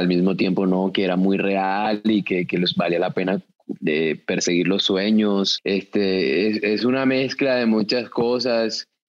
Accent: Colombia; yo lo vi como una oportunidad para reivindicar a mi pueblo colombiano a través del personaje

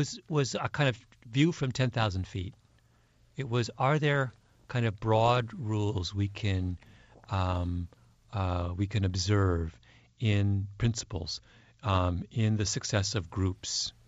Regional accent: Canada; now in United States; I think I benefited by being a Canadian in America. I think immigrants have a certain perspective.

